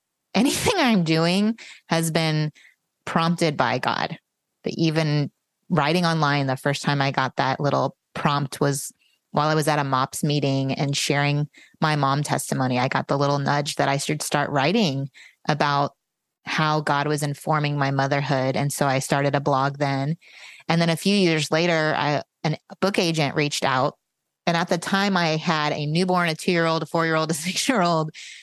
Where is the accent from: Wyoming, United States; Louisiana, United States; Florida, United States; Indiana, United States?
Indiana, United States; now in Dallas, United States; I grew up in Indiana, actually, and homeschooled for most of my childhood and ended up in Texas